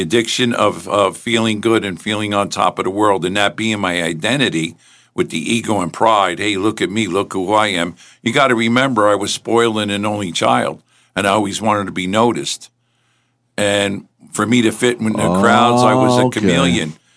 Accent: East Rutherford, New Jersey, United States; because I grew up in East Rutherford, Carlstead, New Jersey.

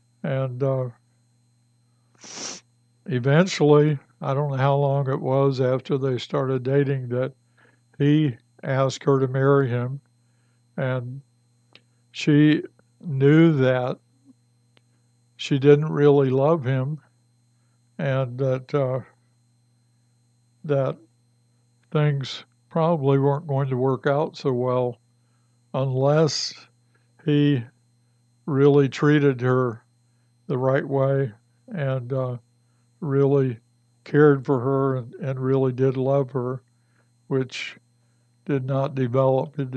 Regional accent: Ironton, Ohio, United States; born there; also born or lived in Richlands, Virginia; I was born in Ironton, Ohio.

